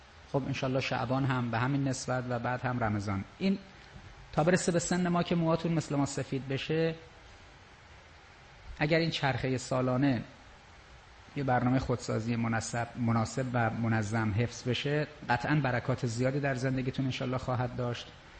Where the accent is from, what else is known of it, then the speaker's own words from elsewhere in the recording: Tehran, Tehran Province, Iran; born there; بله یه متولد تهرانم.